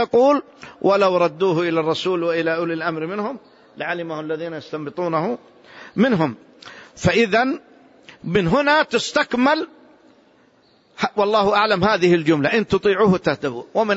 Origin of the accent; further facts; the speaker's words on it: Saudi Arabia; سواء بلدنا المملكة العربية السعودية أو غيرها